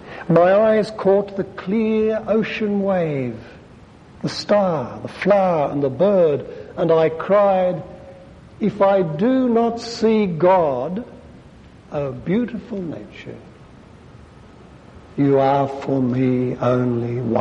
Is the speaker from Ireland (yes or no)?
yes; Ireland; And finally, because I'm Irish, and because Joseph Mary Plunkett was murdered by the British at the Easter uprising in 1916